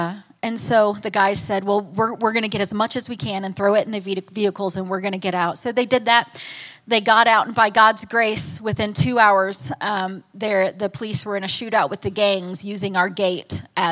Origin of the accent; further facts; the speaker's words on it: United States; I think it's really cool as an American that I get to stand up here